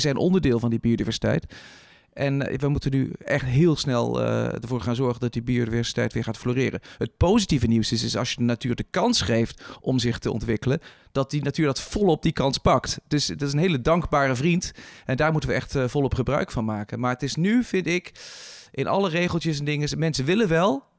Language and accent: Dutch; Switzerland; also born or lived in England; now in Netherlands; ik ben mijn hele leven heb ik opgegroeid in het buitenland. Ik heb op kostschool gezeten in Engeland. Ik ben in Zwitserland opgegroeid. Rotterdam gaan studeren. En uiteindelijk zijn we hier dan een beetje gaan settelen.